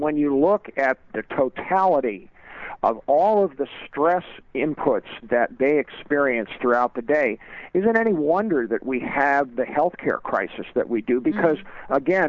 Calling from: Austin, Texas, United States; I'm calling in from Austin, Texas.

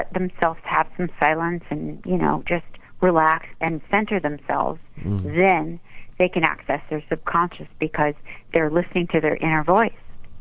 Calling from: Westlake Village, California, United States; I'm calling in from Westlake Village.

